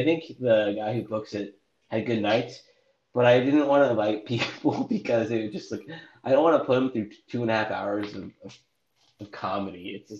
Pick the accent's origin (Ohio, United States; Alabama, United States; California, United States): California, United States; also born or lived in San Francisco; I'm not from SF. I'm from SoCal, but I moved to SF for college.